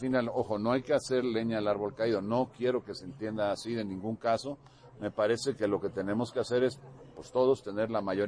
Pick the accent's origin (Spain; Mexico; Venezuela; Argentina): Mexico; Veracruz; Yo vengo de un estado de Veracruz donde es el estado con mayor número de incidencias al año, siempre, cada año, por fenómenos naturales.